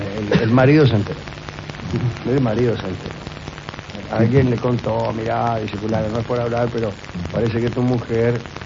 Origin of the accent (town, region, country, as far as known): Argentina